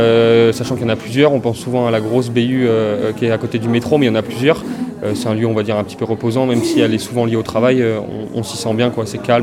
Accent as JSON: {"language": "French", "region": "Brittany", "country": "France", "said": "Alors moi je suis breton, j'ai fait ma licence 3 en infocom à Rennes 2, donc pendant 3 ans."}